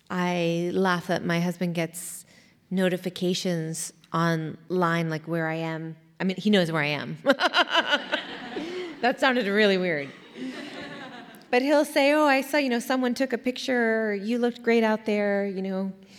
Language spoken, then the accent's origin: English; Sonoma, California, United States; And I'm from Sonoma, California, originally, and I spend a lot of time there still.